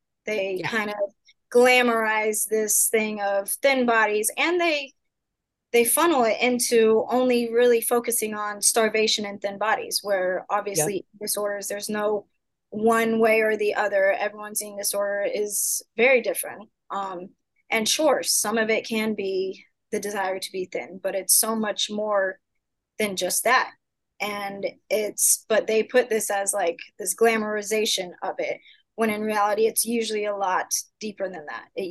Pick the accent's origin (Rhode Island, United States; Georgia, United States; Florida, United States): Florida, United States; Miami; I'm a licensed mental health counselor, grew up in Miami my whole life